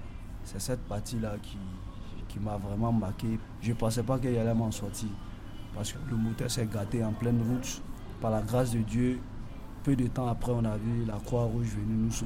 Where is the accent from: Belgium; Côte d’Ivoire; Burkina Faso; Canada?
Côte d’Ivoire; now in France; j'ai quitté la Côte d'Ivoire pour le Mali pour l'Algérie pour le Maroc, l'Espagne et la France. Bon, normalement, ma destination aussi, c'était la France, puisque je m'exprime bien un peu en français.